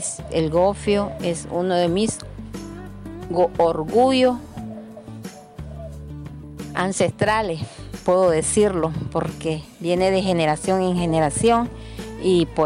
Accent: Chinandega, Nicaragua; soy del departamento de Chinandega, Colonia Roberto González, del Colegio Igmao, 3 y media al sur.

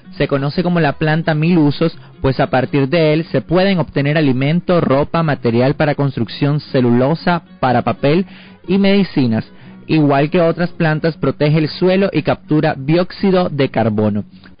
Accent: Nicaragua; nosotros como ministerio y como familias nicaragüenses

